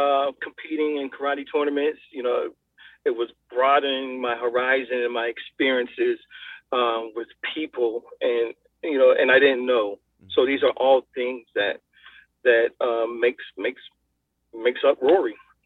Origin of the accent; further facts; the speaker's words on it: Philadelphia, Pennsylvania, United States; I grew up in the Philadelphia area.